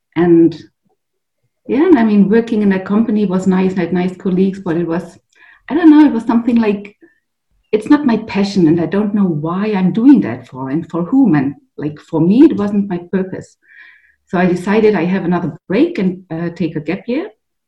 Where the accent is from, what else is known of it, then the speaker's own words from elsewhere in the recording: Stuttgart, Baden-Württemberg, Germany; English is a second language; Yeah, I come originally from Stuttgart